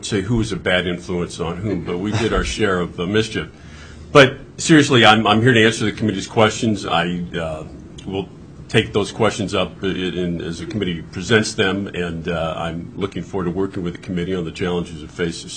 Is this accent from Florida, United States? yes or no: no; Fairbanks, Alaska, United States; I was born and raised in Fairbanks, as was my father in 1917